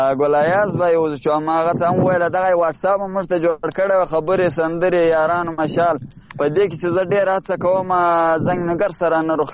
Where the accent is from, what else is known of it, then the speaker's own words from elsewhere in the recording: Bakwa, Farah, Afghanistan; بله همدې چې د فراه د بکوا څخه دښتې بکوا ته په لین کې.